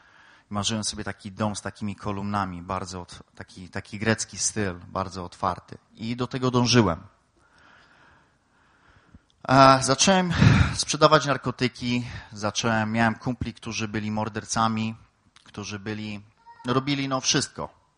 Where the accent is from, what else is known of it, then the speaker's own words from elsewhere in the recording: Knurów, Silesian Voivodeship, Poland; born there; urodziłem się w Knurowie na Śląsku, na tej naszej Sylesji